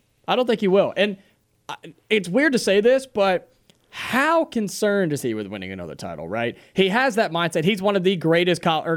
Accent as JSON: {"language": "English", "region": "Ohio", "country": "United States", "tie": "born or raised there", "said": "Growing up in Ohio, I liked LeBron the very first time he was in Cleveland."}